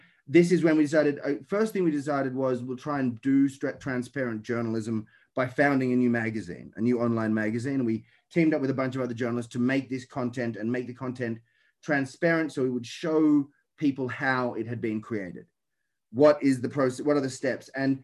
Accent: Sydney, New South Wales, Australia; my mom was a public servant, my dad's a left-wing bookseller, and I grew up in the inner west of Sydney. So right in the sort of SBS left-wing demographic, right?

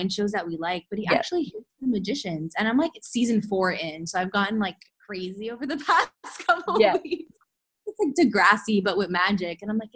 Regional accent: Florida, United States; now in Austin, United States; Since I grew up in Florida, we like obviously have hurricanes and crazy storms.

